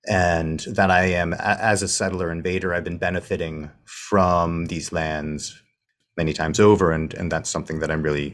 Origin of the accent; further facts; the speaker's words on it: California, United States; now in Perth, Australia; I was raised on Coast Miwok country on Turtle Island, also known as Northern California. And here I'm speaking from Whadjuk Noongar Boodja.